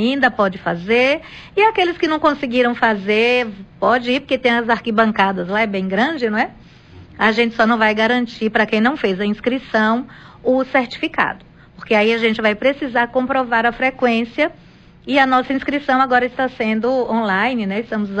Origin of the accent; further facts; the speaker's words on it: Northeast Region, Brazil; como nordestina que sou e nordestino que somos